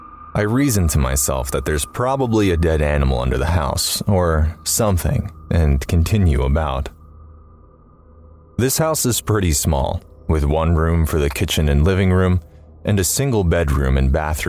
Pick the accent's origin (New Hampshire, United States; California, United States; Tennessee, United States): New Hampshire, United States; I come from New Hampshire and spend most of my time outdoors in the woods growing up, and I don't scare easily.